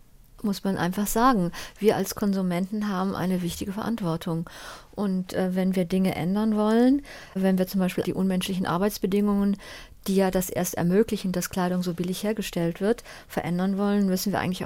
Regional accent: Düsseldorf, North Rhine-Westphalia, Germany; ich bin ja aus Düsseldorf, was immer noch ein großes Modezentrum ist

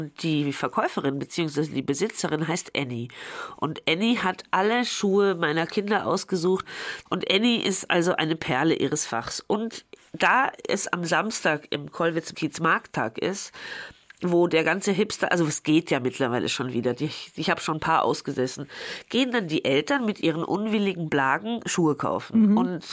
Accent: Austria; Meine Mutter lebt in Österreich, meine geliebten Cousinen leben in Österreich. Ich habe Freunde in Österreich. Ich bin Österreicherin. Nicht politisch gesehen, das muss ich immer wieder dazu sagen. Not my government, aber alles andere ist einfach meine Heimat.

